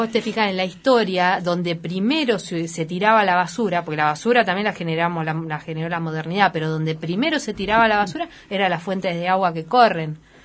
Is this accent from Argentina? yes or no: yes; Buenos Aires, Argentina; now in Esquel, Argentina; Mira, yo soy de Buenos Aires y, bueno, terminé mi estudio académico.